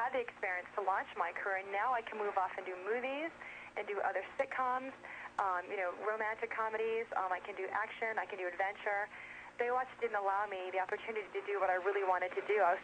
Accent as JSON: {"language": "English", "region": "Massachusetts", "country": "United States", "said": "I am from Massachusetts, and you'd think they'd be very supportive and happy"}